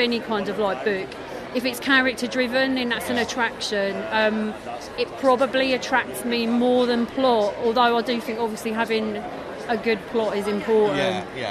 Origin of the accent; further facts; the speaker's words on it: East of England, United Kingdom; accent: Glaswegian; now in Glasgow, United Kingdom; I'm from Glasgow. I'm married. My wife's Glaswegian, so I've been living there for years. But obviously, I'm originally from Essex. You never lose the accent.